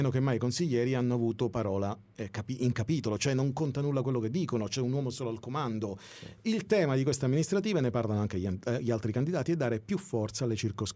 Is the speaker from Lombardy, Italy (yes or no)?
no; Palermo, Sicily, Italy; Ti posso dire, da palermitano, io ho 48 anni